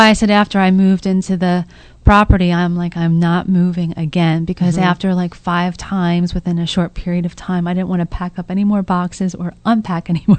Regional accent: Philadelphia, Pennsylvania, United States; I'm originally from Philadelphia.

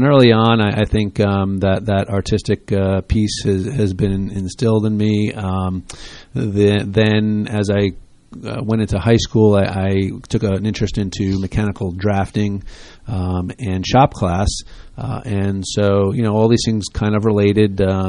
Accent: New Jersey, United States; now in Hunterdon County, United States; I'm not. I'm from Bergen County originally.

